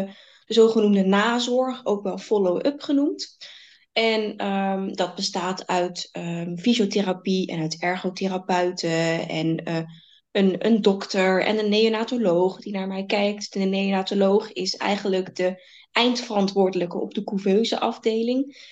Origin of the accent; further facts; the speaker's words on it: Rotterdam, South Holland, Netherlands; born there; Ik ben geboren in het Academisch Ziekenhuis, in het Sophia Kinderziekenhuis in Rotterdam.